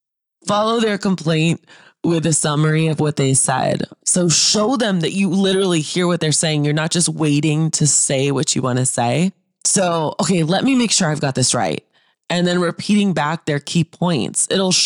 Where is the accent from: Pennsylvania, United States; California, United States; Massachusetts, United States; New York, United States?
Massachusetts, United States; Boston; now in Arizona, United States; Now, I always make a joke about this because I'm from Boston and I'm Italian.